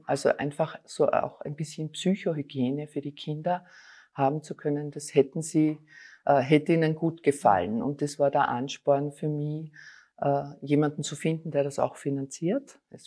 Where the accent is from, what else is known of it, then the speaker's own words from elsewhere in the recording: Styria, Austria; also ich bin eine Steirerin, komme aus der Steiermark